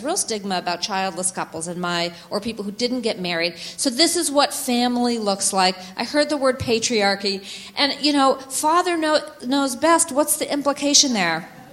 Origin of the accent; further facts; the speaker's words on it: Winchester, Massachusetts, United States; So here I am, and I'm growing up in Winchester, Massachusetts, as I said, just north of Boston.